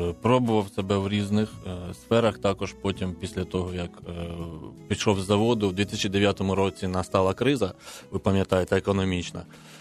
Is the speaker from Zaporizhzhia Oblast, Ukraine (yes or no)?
no; Kamianske, Dnipropetrovsk Oblast, Ukraine; Народився я у місті Кам'янське, яке нині так називається, називалось воно Дніпродзержинськ. Хоча Кам'янське – це назва сторічної давності села, яке там було засноване. Жив я собі в цьому місті